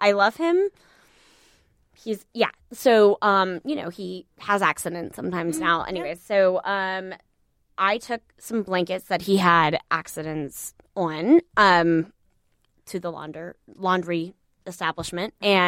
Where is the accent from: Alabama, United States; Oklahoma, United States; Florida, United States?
Alabama, United States; That is so weird because I'm from Alabama